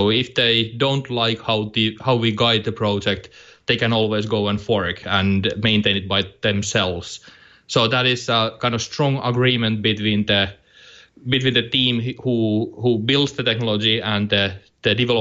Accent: Finland; English is a second language; we are originally from Finland.

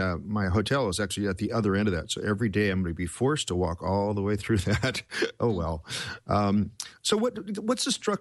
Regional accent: Portland, Oregon, United States; the biggest change this year, as far as I'm concerned, is you're not in my hometown.

